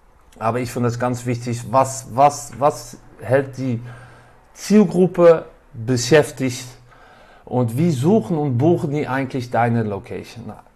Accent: Netherlands; German is a second language; now in Düsseldorf, Germany; Ich komme aus Holland, wohne seit Jahren in das schöne Düsseldorf.

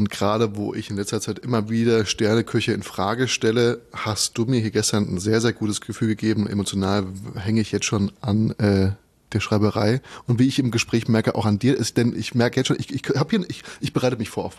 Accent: Darmstadt, Hesse, Germany; Familie aus Frankfurt, aber ich bin dann in Darmstadt aufgewachsen.

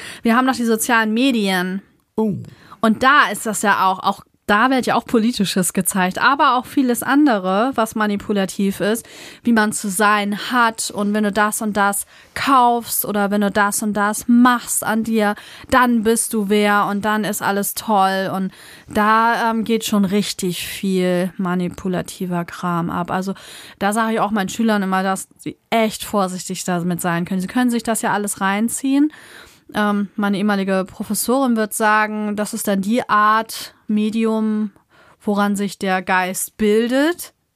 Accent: Germany; warum soll ich dann immer mit einem schlechten Gewissen rumrennen, nur weil ich auf dem Pass als Deutsche geboren bin, ne?

